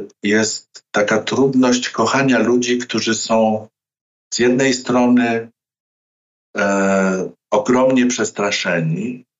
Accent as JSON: {"language": "Polish", "country": "Russia", "second_language": "Polish", "said": "a w dodatku jestem Rosjaninem"}